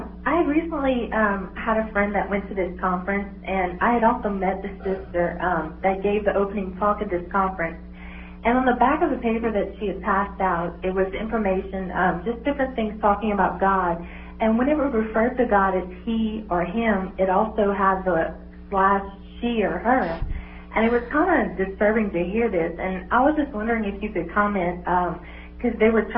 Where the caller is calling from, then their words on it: Louisiana, United States; Louisiana.